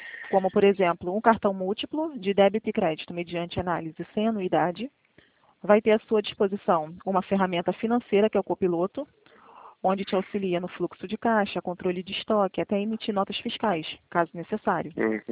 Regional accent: Rio de Janeiro, Brazil; Eu sou do Rio.

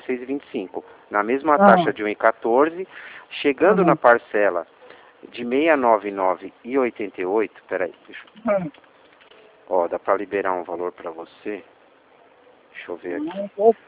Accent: São Paulo, Brazil; eu sou de São Paulo, né?

